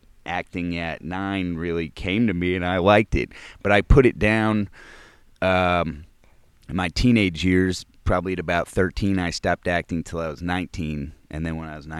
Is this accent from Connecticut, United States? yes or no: yes; Connecticut, United States; I'm from Connecticut. Yeah, sure enough, and I went to college in New Haven